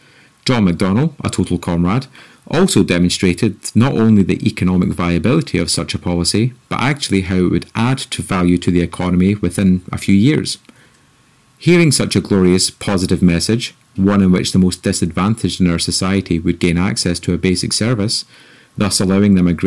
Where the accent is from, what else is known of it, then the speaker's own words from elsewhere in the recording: Scotland, United Kingdom; accent: Scottish; The Scottish people, of which my accent betrays me as one, were told that if we voted to leave the EUK, we would have to leave the EU.